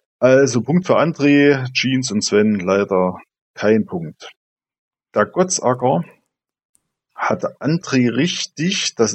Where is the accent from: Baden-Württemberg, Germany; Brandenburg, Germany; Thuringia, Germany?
Thuringia, Germany; Brie ist bei uns in Thüringen die Soße.